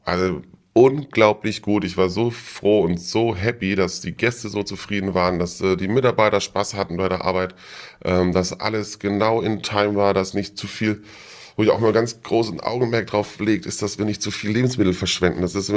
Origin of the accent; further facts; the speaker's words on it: Baden-Württemberg, Germany; Ich bin ursprünglich aus der Nähe von Karlsruhe. Da bin ich geboren, da hätten wir nicht zur Schule gegangen. 17 Jahre Schule, dann habe ich da meine Lehre gemacht, in Ettlingen im Erbrinz.